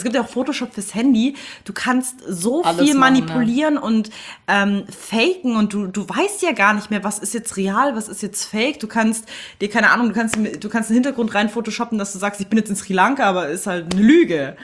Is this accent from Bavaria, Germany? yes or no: yes; Bavaria, Germany; Das war bei uns in Bayern beispielsweise so die Vorplattform, um mit deinen Leuten halt zu kommunizieren.